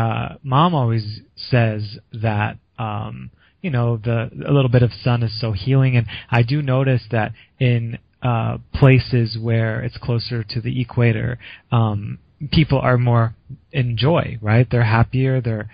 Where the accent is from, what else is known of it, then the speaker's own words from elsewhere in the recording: Indiana, United States; I know, because I grew up in Indiana, so I know, like, it's, you know, it's not always sunny